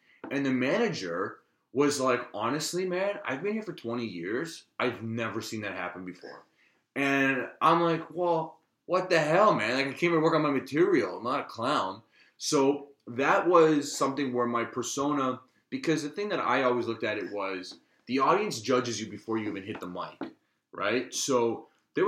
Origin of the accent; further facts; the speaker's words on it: Scarborough, Ontario, Canada; because I grew up in Scarborough, you know, I had a very multicultural upbringing.